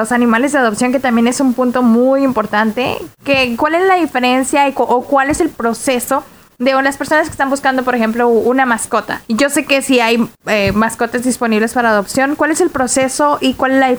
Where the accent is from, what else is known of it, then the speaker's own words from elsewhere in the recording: Mexico; moved away; no sé de dónde vienes tú, pero yo vengo de México